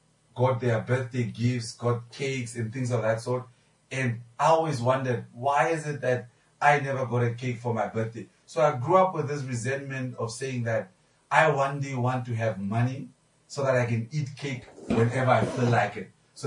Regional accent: Bananda, Namibia; I grew up in Bananda.

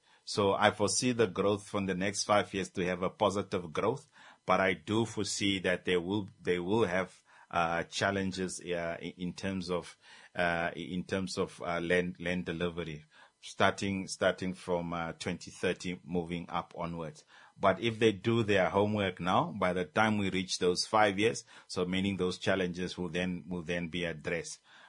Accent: Swakopmund, Erongo, Namibia; I'm originally from Swakopmund.

